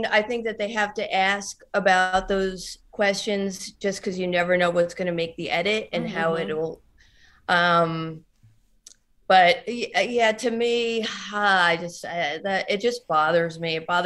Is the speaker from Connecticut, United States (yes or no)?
no; New Jersey, United States; I'm from New Jersey. Everything bothers me.